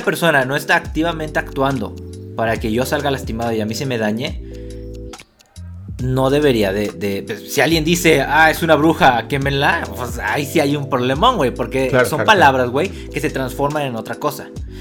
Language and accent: Spanish; Mexico; yo sí los puedo decir porque soy mexicano